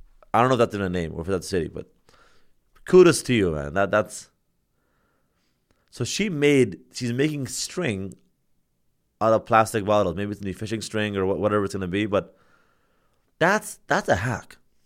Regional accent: Pakistan; English is a second language; So I'm from Pakistan. And in Pakistan, something that's really unique is that if you go to any food vendors or food stands

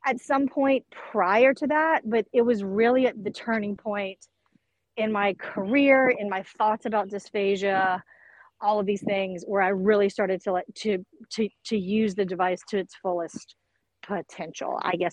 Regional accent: the South, United States; So I'm from the South, and I think he maybe was from South Louisiana too, but at the time we were both in Mississippi.

